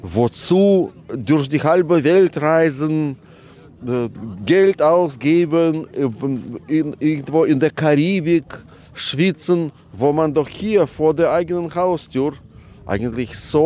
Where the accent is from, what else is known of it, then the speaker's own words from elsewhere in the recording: Moscow, Russia; ich bin auch ein Kind des Nordens eigentlich. Also Moskau, wo ich aufgewachsen bin, so am Stadtrand.